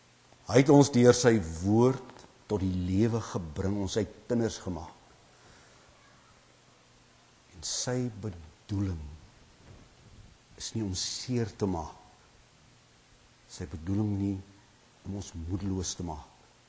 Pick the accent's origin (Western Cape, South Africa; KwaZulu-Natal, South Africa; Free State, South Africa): Western Cape, South Africa; Malgas; Ek onthou waar ek vandaan kom by die Breë Rivier, is in die kerkie wat ons het, onder by Malgas waar die pont is